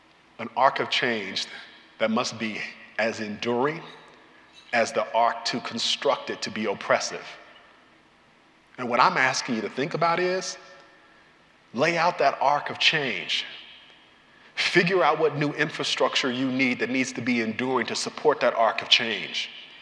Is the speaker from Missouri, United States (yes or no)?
yes; Kansas City, Missouri, United States; And I come from Kansas City, Missouri, so you know, I'm not even hip to all the pronouns